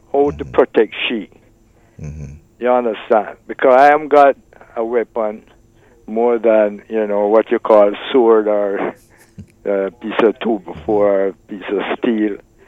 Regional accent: Jamaica; moved away as an adult; now in Barbados; I'm a Jamaican, okay?

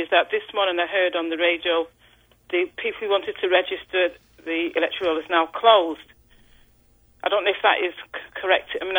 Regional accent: England, United Kingdom; we're from England, so things are a lot different here.

